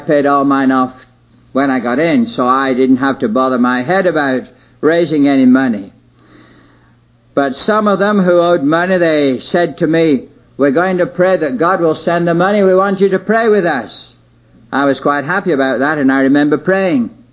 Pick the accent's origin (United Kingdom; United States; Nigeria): United Kingdom; England; I was from England, a Methodist.